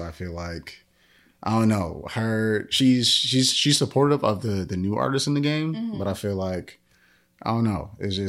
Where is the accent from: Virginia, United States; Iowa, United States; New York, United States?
New York, United States; Queens; Southside Jamaica. Queens, and it's crazy.